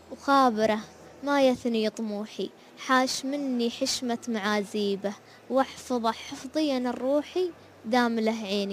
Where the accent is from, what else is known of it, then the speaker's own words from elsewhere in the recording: United Arab Emirates; الحين منو اللي يقوم بالمجتمع عندنا في الإمارات؟ الشباب